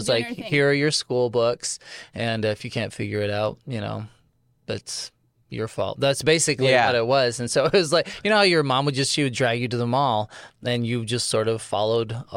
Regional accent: San Jose, California, United States; also born or lived in San Francisco; Yeah, I grew up in the Bay Area, San Jose, San Francisco.

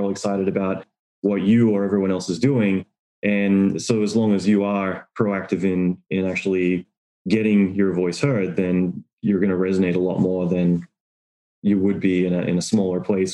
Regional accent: Australia; moved away as an adult; now in United States; I'm originally from Australia, but moving to the US

